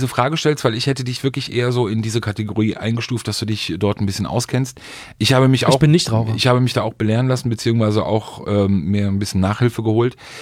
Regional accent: Berlin, Germany; auch als Berliner hier, der hier wohnt

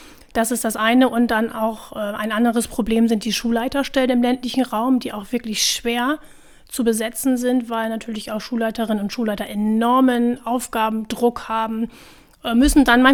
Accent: Lower Saxony, Germany; ich komme aus dem Landkreis Oldenburg, in dem die Agrarbranche mit allen ihren vor- und nachgelagerten Bereichen ein ganz wichtiger Wirtschaftsfaktor ist.

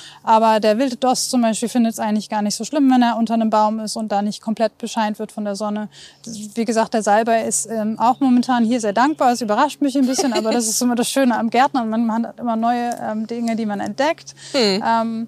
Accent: Bremen, Germany; ich bin auf dem Waller Friedhof groß geworden

